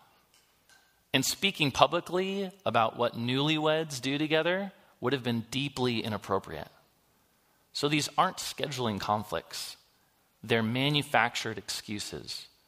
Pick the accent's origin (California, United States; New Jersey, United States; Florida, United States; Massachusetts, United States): California, United States; I am not from Jerusalem. I'm from California.